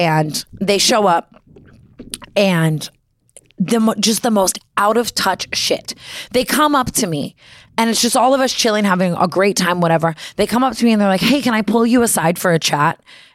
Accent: Las Vegas, Nevada, United States; like I'm from Las Vegas.

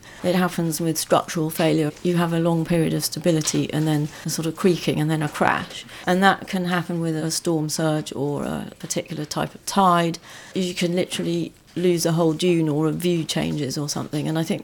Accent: East of England, United Kingdom; I grew up in Suffolk, it's worth saying, and it's partly that local knowledge that led us to be living on the edge of the cliff

